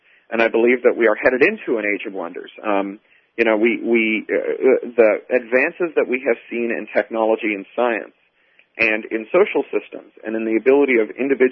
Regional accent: Canada; now in United States; I hail from Canada, and one of the things that continually frustrates me about living in the States

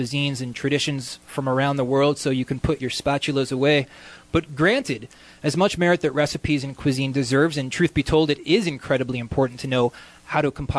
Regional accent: British Columbia, Canada; the right that we as British Columbians and as Canadians and human beings have to food

